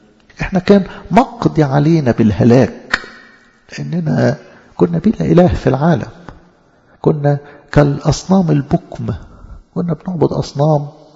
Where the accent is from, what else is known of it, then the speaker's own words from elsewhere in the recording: Egypt; احنا أجدادنا أصلا مثلا كمصريين فرعنا